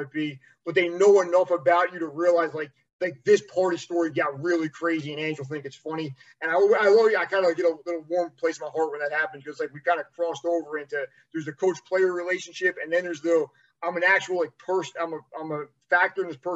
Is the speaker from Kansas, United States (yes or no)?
no; New Jersey, United States; I grew up in New Jersey. I know it's probably, if you see my picture and hear my voice, that's written all over me.